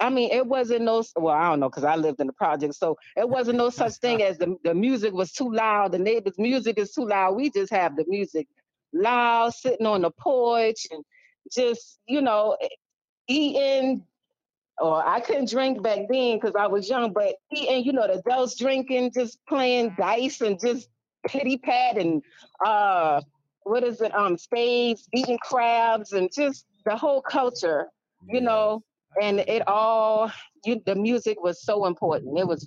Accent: Charleston, South Carolina, United States; But yes, I love growing up in Charleston, listening to the radio.

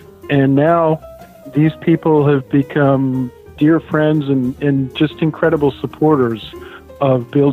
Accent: California, United States; Well, the West Coast, I came from California, where there is so much tiki, and there are great festivals that have been established for many years.

